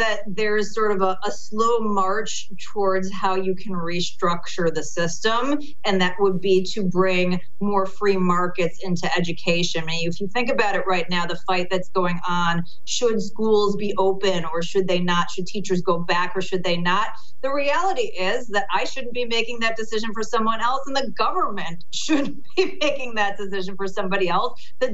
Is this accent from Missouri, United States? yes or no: no; Chicago, Illinois, United States; places like my hometown of Chicago or New York or California